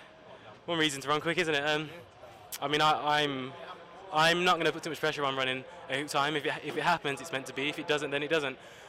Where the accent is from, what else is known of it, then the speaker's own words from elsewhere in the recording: United Kingdom; And to say that I'm a British champion is the most surreal thing I've ever known in my life.